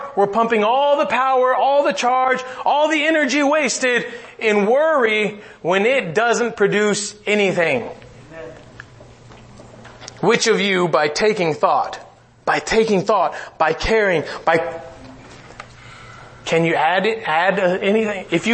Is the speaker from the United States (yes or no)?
no; Mexico; And I grew up in Mexico and they made us stand outside the front of the classroom